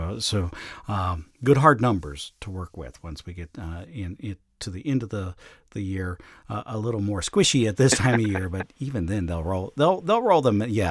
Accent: Illinois, United States; Well, since I'm from Illinois and you're from North Dakota, we're all going to blame it on Iowa

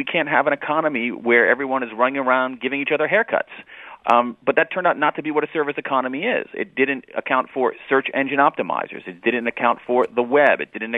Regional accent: Ohio, United States; I grew up in Ohio when the Rust Belt was rusting

